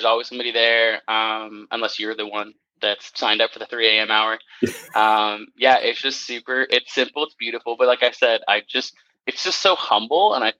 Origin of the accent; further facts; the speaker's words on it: Arizona, United States; Obviously, I'm from Arizona, so when summer comes, you need to kind of have a cold drink.